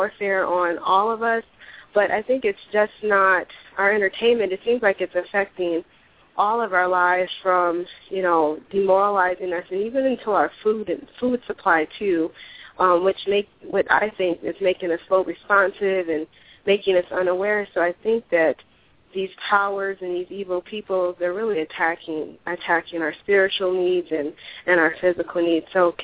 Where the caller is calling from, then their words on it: Arizona, United States; I'm actually calling in from Arizona.